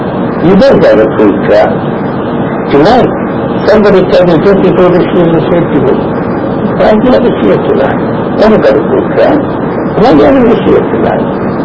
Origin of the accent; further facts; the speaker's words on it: South Africa; we come from the same country. He comes from North Africa, I come from South Africa.